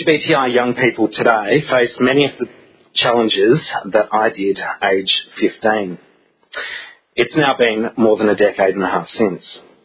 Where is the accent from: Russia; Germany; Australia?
Australia; Perth, Western Australia; Growing up in Perth